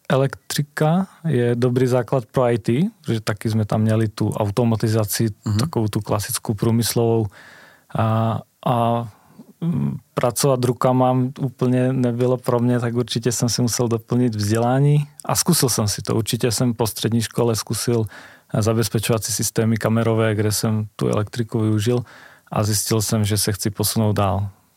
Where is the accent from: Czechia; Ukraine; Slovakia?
Slovakia; Czech is a second language; budu vědět, že jsem teda Slovák